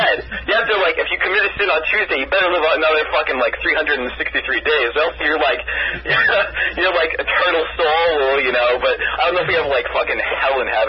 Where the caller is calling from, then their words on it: Toronto, Ontario, Canada; I'm calling from Toronto, actually.